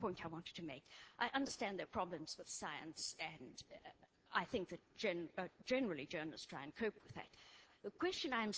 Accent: Ontario, Canada; I was a research scientist most of my life, and I'm from Ontario.

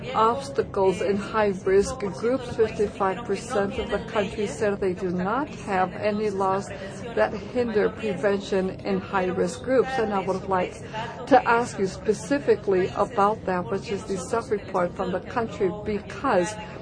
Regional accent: Mexico City, Mexico; I come from Mexico City, and I work with Comprehensive Health for Women, which is a feminist group in Mexico.

